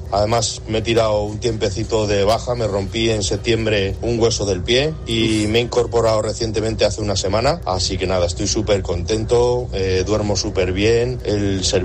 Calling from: Móstoles, Community of Madrid, Spain; de Móstoles.

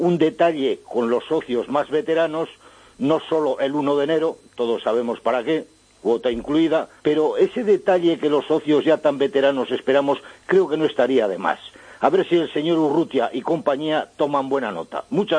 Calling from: Bilbao, Basque Country, Spain; Yo llamo desde Bilbao. Soy socio del Atleti desde niño, allá por los años 60.

